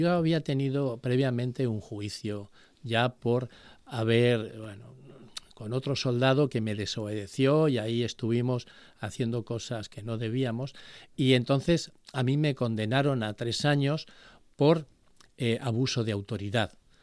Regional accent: Sagunto, Valencian Community, Spain; ¿en mi pueblo hay un colegio adventista?

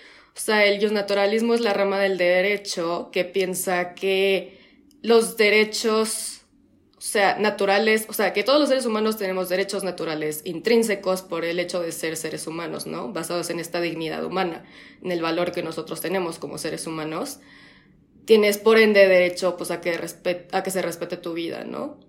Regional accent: Mexico; tengo 23 años, soy mexicana, soy licenciada en Derecho y pues también yo trabajo aquí en México

